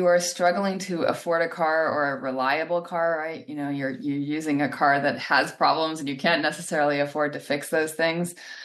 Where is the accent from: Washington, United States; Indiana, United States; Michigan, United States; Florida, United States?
Washington, United States; Here I'm back now where I grew up in Washington State.